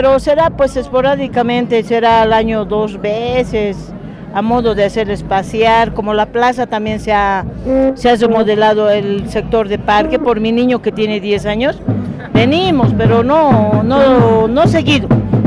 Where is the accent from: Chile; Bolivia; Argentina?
Bolivia; porque estamos celebrando el aniversario de Bolivia, de donde nosotros vivimos, hemos nacido en Bolivia, somos bolivianos